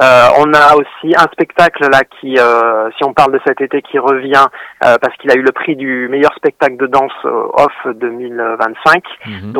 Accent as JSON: {"language": "French", "town": "Avignon", "region": "Provence-Alpes-Côte d'Azur", "country": "France", "tie": "born there", "said": "Moi, je suis né à Avignon."}